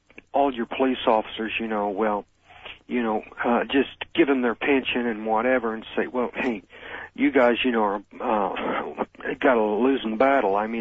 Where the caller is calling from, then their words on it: Colchester, Illinois, United States; I'm calling from Colchester, Illinois.